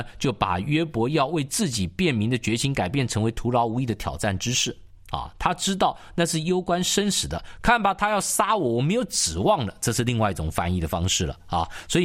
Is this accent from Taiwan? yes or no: no; China; 也就像我们中国人常常在古代的这个片子里面看到说犯罪人要带着这个枷锁啊